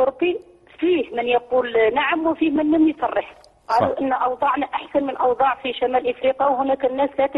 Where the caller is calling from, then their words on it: Belgium; أنا أتصل بك من بلجيكا